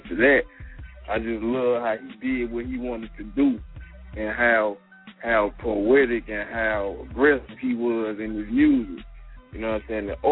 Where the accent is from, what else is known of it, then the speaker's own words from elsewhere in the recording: East St. Louis, Illinois, United States; Hey, I'm from East St. Louis, Illinois. Right across the bridge from St. Louis.